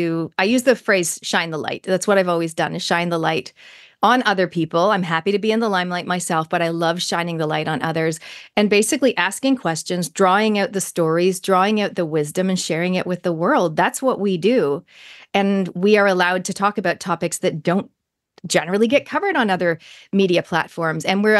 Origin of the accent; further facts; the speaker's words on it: Canada; born there; moved to New Zealand at the age of 23 to discover my heritage, my parents are Kiwis, and so are their parents, and so are their parents. I was born in Canada, hence my accent.